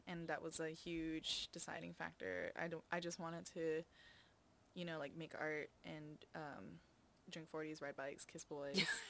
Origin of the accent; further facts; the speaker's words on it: Honolulu, Hawaii, United States; moved away as an adult; now in Los Angeles, United States; So I am from Honolulu, Hawaii. I was born and raised, and I left Hawaii to go to art school in Oakland and San Francisco.